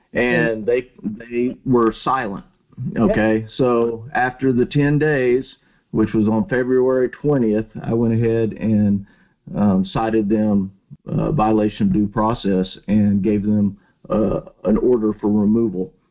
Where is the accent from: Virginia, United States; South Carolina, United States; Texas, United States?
Texas, United States; my jurisdiction is a real man living on the land, born in Texas, and I'm a Texan, okay?